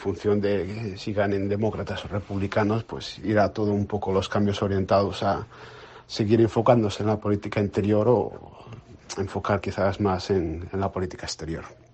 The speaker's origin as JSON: {"language": "Spanish", "town": "Monforte de Lemos", "region": "Galicia", "country": "Spain", "tie": "born or raised there", "moved": "yes", "said": "soy natural de Monforte de Lemos, aunque como podréis haber podido notar por mi acento, llevo muchos años fuera de Galicia ya."}